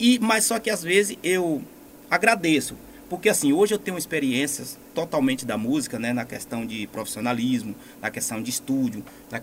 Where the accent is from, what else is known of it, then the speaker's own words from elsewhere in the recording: Rafael Jambeiro, Bahia, Brazil; E eu vim de lá do Cajueiro, né, município de Rafael Jambeiro